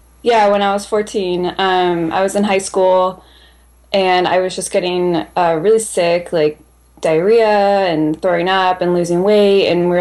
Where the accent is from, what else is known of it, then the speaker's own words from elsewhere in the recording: California, United States; I grew up in Northern California, started running competitively probably in sixth grade, all through high school